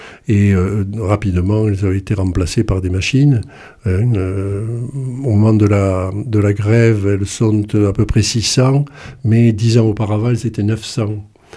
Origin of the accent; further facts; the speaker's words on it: Decazeville, Occitanie, France; born there; Je suis né à Decazeville, et j'ai donc plongé, baigné dans tout ce qui concernait les luttes sociales.